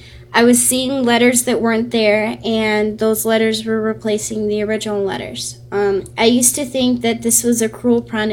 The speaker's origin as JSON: {"language": "English", "town": "Tucson", "region": "Arizona", "country": "United States", "tie": "born or raised there", "said": "Tucson is where I was born, so naturally I learned to love it. It's my hometown. I'm a native Tucsonian."}